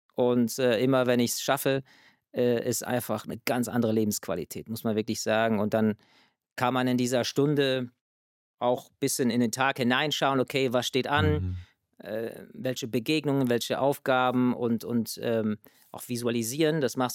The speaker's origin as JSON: {"language": "German", "country": "United States", "said": "wir hatten ja US-Pässe und in Europa als Amerikaner"}